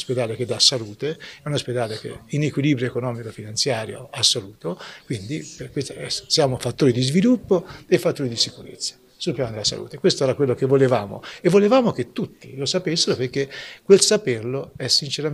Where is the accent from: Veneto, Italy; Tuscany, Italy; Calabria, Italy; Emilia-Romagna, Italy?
Tuscany, Italy; io sono un toscano, anzi sono proprio un cittadino di quest'area vasta, sono un casentinese